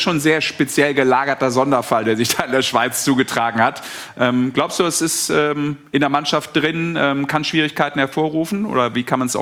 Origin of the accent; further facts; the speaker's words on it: Düsseldorf, North Rhine-Westphalia, Germany; Aber ich als Düsseldorfer darf das nochmal sagen.